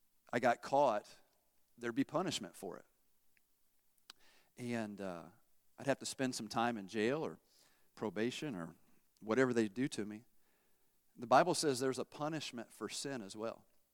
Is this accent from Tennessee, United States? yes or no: yes; Tennessee, United States; I grew up in Tennessee. And not that you're not bright if you grew up in Tennessee.